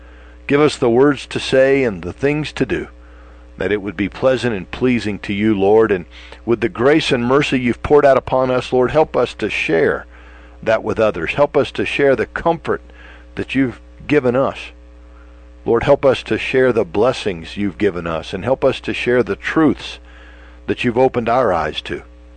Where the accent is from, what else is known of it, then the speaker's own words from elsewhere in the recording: Florida, United States; now in Wyoming, United States; I can tell you, growing up in Florida, well, I didn't grow up with winters like this